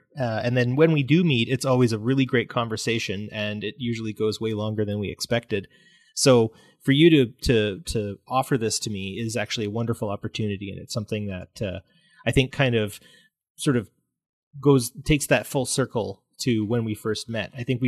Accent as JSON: {"language": "English", "region": "Alberta", "country": "Canada", "said": "I'm like, well, I'm from Alberta"}